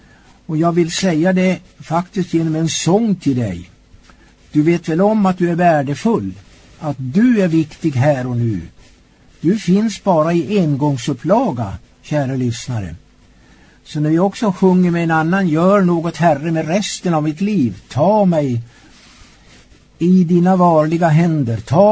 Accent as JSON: {"language": "Swedish", "town": "Långhed", "region": "Gävleborg County", "country": "Sweden", "tie": "born or raised there", "said": "Växte jag upp i Hälsingland, i dåvarande Alfta kommun, en liten by som heter Långhed, inte så liten by förresten, ganska vidsträckt by, och ganska mycket folk, fanns mycket folk i byn."}